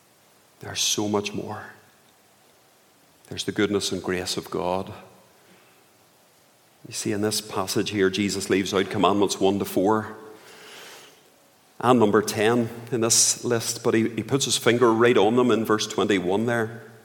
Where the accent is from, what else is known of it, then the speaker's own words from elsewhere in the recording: Belfast, Northern Ireland, United Kingdom; I grew up in East Belfast, and I was a decent enough young person growing up.